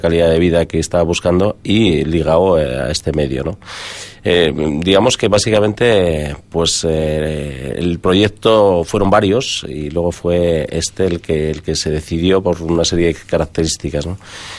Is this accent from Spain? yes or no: yes; Vitoria-Gasteiz, Basque Country, Spain; born there; Sí, sí, nací en Gasteiz. Pero bueno, siempre ligado un poco por antepasados al pueblo, ¿no?